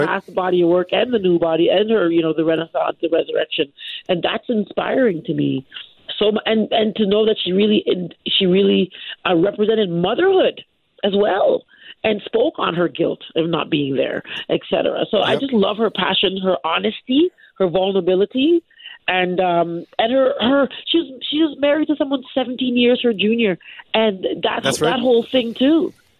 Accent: Canada; I'm Canadian. I'm a born and raised Canadian.

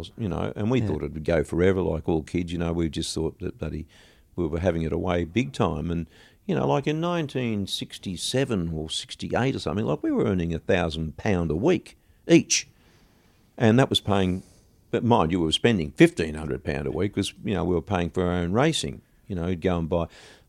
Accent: Australia; because she was living in London and we're from Australia

